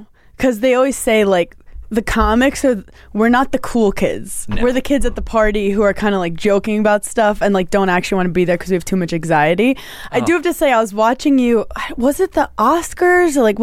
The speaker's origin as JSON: {"language": "English", "town": "Brooklyn", "region": "New York", "country": "United States", "said": "We come from two different worlds. I'm from Brooklyn."}